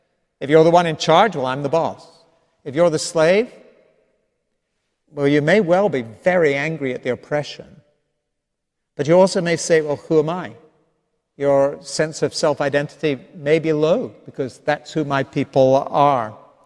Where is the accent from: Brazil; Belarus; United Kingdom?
United Kingdom; Scotland; now in United States; now an American citizen, by the way, 20 years ago, just this month. I'm proud of that fact. But growing up in Scotland